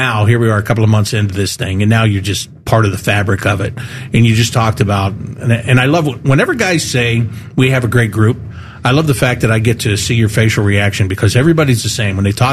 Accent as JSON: {"language": "English", "town": "Pittsburgh", "region": "Pennsylvania", "country": "United States", "said": "Look, I'm from Pittsburgh. I know what that's like."}